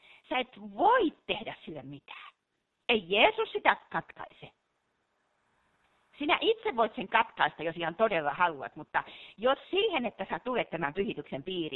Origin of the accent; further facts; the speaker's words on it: Ostrobothnia, Finland; Mä oon pohjalainen.